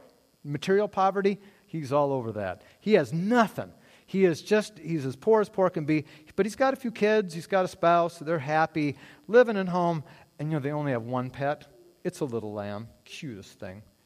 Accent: Montana, United States; He had the copy of the Montana magazine because he knew I was from Montana and I loved Montana magazine.

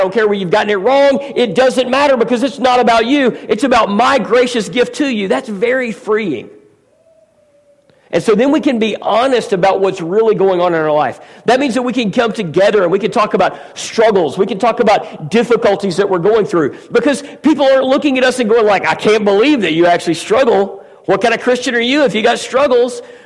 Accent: Midwest, United States; I mean, as a Midwesterner, you're kind of a good person. That's kind of one of the massive hurdles that we have to overcome in the Midwest.

